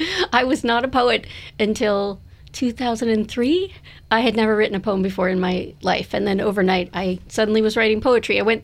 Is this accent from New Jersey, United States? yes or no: yes; New Jersey, United States; I'm from Jersey, so I never expected this Jersey girl would be writing poetry.